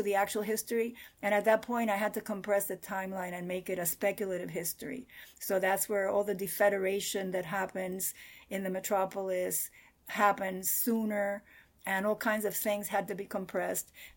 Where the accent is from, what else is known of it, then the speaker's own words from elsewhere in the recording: Cuba; growing up in Cuba